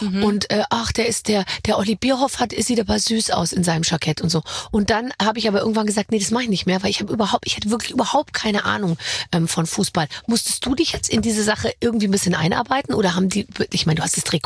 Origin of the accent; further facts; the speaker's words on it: Munich, Bavaria, Germany; ich bin ja auch aus München. Das ist mir jetzt natürlich nicht fremd.